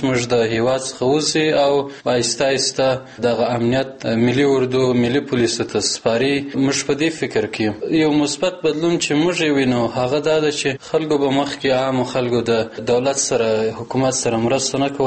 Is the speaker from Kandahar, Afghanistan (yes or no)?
no; Zabul, Afghanistan; زه د زابل ولایت اوسیدونکی یم.